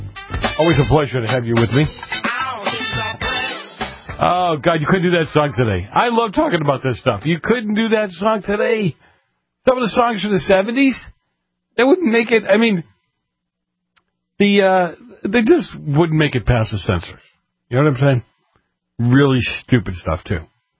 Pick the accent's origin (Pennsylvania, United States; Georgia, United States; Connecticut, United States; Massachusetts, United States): Massachusetts, United States; Boston; I just mean, you know, I'm from Boston, and Canadians used to come down to New Hampshire in the summertime.